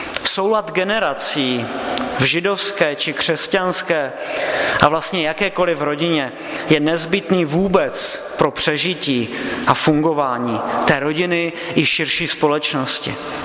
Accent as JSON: {"language": "Czech", "town": "Český Těšín", "region": "Moravian-Silesian Region", "country": "Czechia", "moved": "yes", "said": "se celá rodina v případě potřeby přesunout zpátky do Českého Těšína, odkud pocházíme. Na to jsme tady už příliš zakořeněni."}